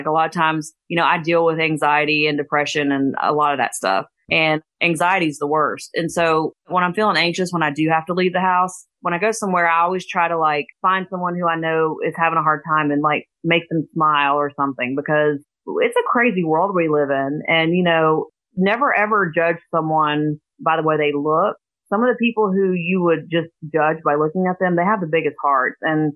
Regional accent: Boone, North Carolina, United States; also born or lived in Anchorage; And then, I grew up in the Carolinas, North Carolina.

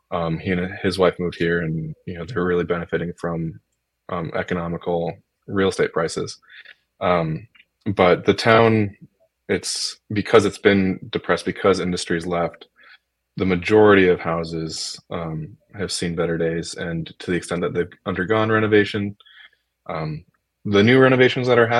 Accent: North Dakota, United States; I'm from North Dakota originally, so to me, anything under 4 hours is a pretty close drive.

